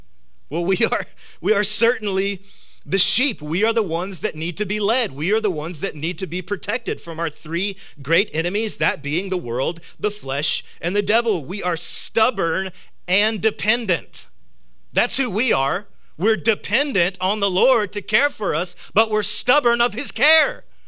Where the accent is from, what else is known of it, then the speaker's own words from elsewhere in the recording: the South, United States; Oh, sorry, I'm from the South. You meant dirt bike. That's what we got down here.